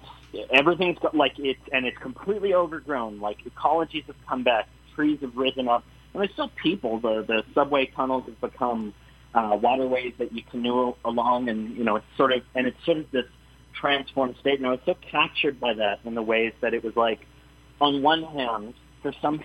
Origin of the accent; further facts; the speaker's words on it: Toronto, Ontario, Canada; I'm from Toronto, and I grew up there